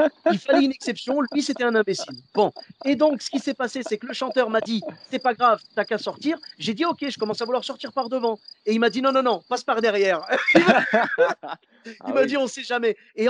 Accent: Morocco; Moi, je suis marocain.

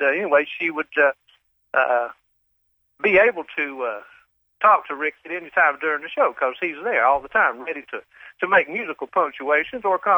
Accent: Dunwoody, Georgia, United States; Well, I grew up in Dunwoody, Georgia, the son of a dentist.

